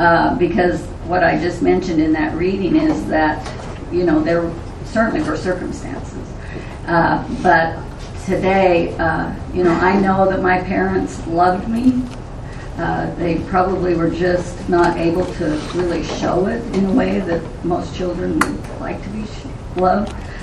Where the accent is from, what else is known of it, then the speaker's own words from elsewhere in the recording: Salt Lake City, Utah, United States; born there; I am 63 years old. I was born in Salt Lake City, Utah.